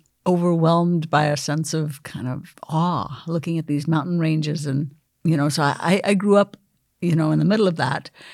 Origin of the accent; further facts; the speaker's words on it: India; I grew up in India. As a little girl, I was very interested in science.